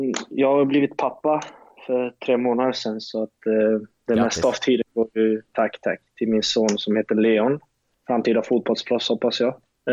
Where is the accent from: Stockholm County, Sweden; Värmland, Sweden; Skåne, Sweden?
Skåne, Sweden; Lund; jag är från Lund